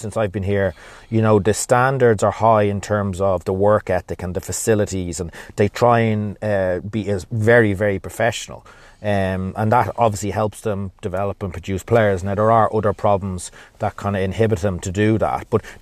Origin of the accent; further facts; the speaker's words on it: Ireland; growing up in Ireland, we played on the street every day.